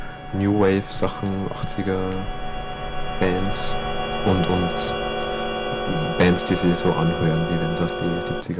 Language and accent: German; St. Martin bei Traun, Upper Austria, Austria; ursprünglich komme ich aus St. Martin bei Traun und bin quasi fast so, also 50 Meter von der Linzer Stadtgrenze außerhalb aufgewachsen, aber so immer im Randbereich zwischen urban und suburban, so Einfamilienhäuser neben große Baufirmen stehen.